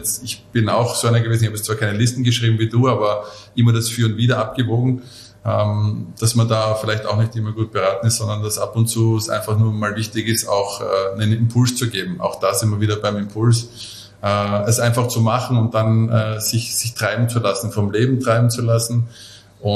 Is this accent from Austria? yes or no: yes; Lower Austria, Austria; ich bin in Vorort vor Mödling groß geworden